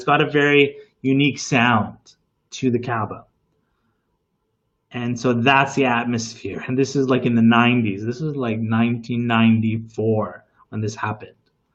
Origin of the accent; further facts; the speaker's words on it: Winnipeg, Manitoba, Canada; I grew up in Winnipeg.